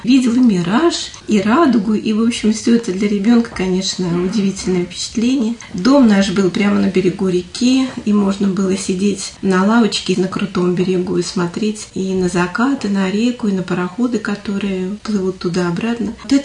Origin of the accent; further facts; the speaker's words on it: Ilyinka, Russia; И вот я из Ильинки своей родной, туда мы с бабушкой попадаем.